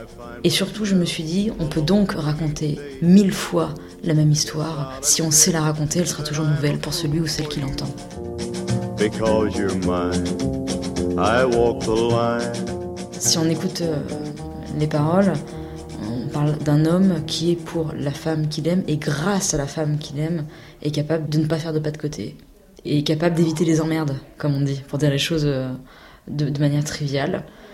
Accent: Clermont-Ferrand, Auvergne-Rhône-Alpes, France; Et c'est une chanson qui appartient à un lieu qui est chez moi, à Clermont-Ferrand.

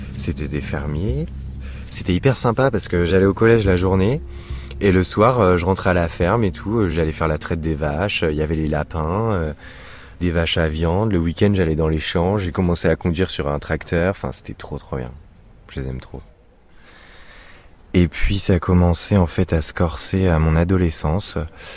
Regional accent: Angers, Pays de la Loire, France; born there; now in La Baule, France; j'ai 22 ans, je suis né à Angers, j'habite à La Baule, je suis né le 20 novembre 1997

